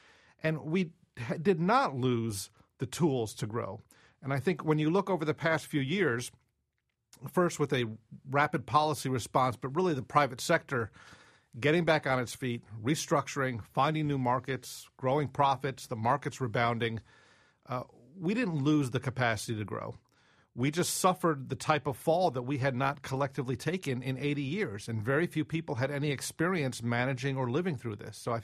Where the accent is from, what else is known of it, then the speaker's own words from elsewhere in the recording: Michigan, United States; And I grew up in Michigan in the 70s and 80s.